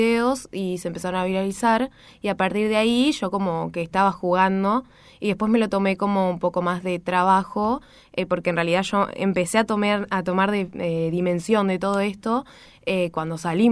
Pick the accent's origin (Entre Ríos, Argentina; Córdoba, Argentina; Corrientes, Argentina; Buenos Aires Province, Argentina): Buenos Aires Province, Argentina; Saladillo; Yo soy de Saladillo. Viajo mucho a Capital porque estudio